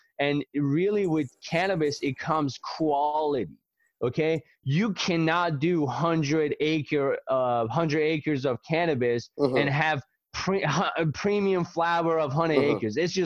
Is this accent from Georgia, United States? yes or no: yes; Atlanta, Georgia, United States; moved away; So I've decided to move from my hometown, Atlanta, Georgia, to come out in Southern Oregon